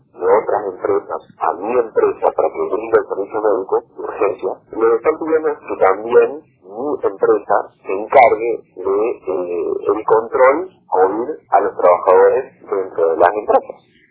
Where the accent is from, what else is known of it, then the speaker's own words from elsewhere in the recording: Salta, Argentina; yo soy salteño, yo vivo en campo, soy médico, pero trabajo para una empresa que está en distintas provincias de Argentina.